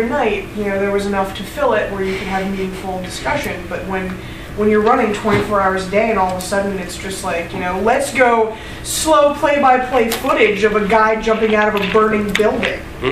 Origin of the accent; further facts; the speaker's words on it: New York, United States; for years after this, I couldn't go anywhere and say I was from New York before people ask me, like, oh, were you in the city on 9/11?